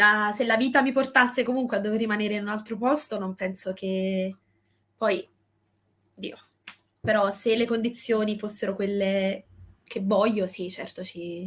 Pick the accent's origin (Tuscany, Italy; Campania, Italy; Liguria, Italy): Campania, Italy; Naples; moved away; mi sono sempre sentita un po' fuori posto a Napoli